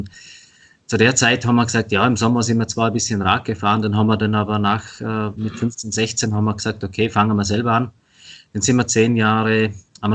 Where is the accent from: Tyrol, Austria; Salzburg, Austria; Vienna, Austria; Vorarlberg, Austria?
Vorarlberg, Austria; Ja, also bei uns in Vorarlberg ist es zum Beispiel ganz anders wie in Tirol.